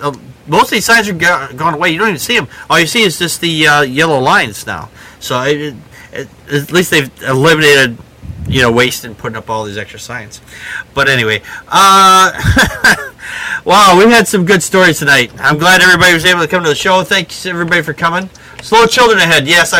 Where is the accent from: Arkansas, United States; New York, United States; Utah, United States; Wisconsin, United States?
Wisconsin, United States; I'm from Wisconsin. This is a common fact.